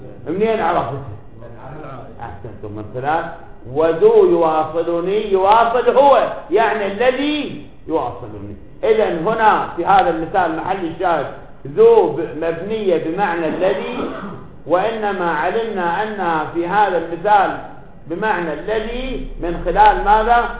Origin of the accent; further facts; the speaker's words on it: Iraq; accent: Iraqi; بلهجتنا العامية العراقية